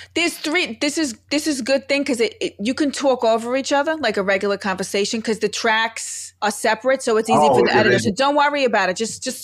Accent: Brooklyn, New York, United States; now in Boca Raton, United States; I'm from Boca Raton, Florida, originally from Brooklyn.

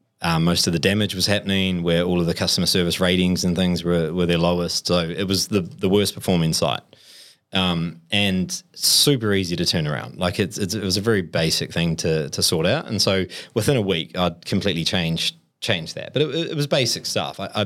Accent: New Zealand; now in Australia; struggling to get a job here, being a Kiwi in Australia

